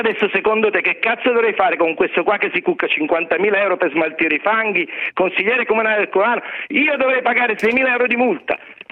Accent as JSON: {"language": "Italian", "town": "Ercolano", "region": "Campania", "country": "Italy", "said": "sono incazzato nero, io sono di Ercolano"}